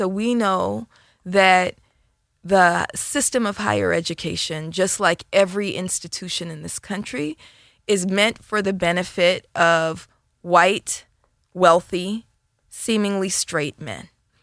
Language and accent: English; Oakland, California, United States; So my neighborhood, like many neighborhoods in the late 80s, early 90s, was ravaged by crack cocaine. I'm from East Oakland.